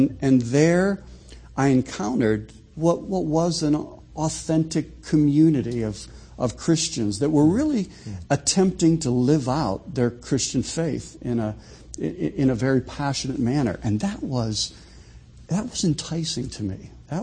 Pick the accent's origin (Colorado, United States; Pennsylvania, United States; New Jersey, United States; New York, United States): Pennsylvania, United States; Pittsburgh; Well, I was raised in Pittsburgh. And raised in the Presbyterian tradition